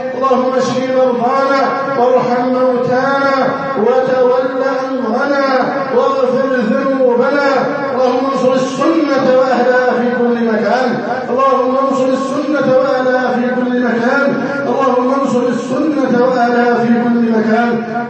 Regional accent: Egypt; اللهم احفظ بلدنا مصر.

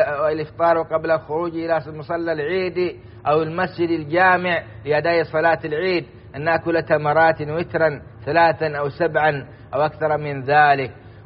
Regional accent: Saudi Arabia; بلادنا السعودية

